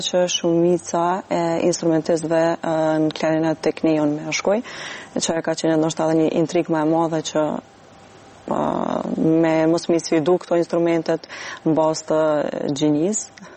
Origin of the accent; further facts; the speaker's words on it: Prizren, Prizren District, Kosovo; jam klarinetiste nga Prizreni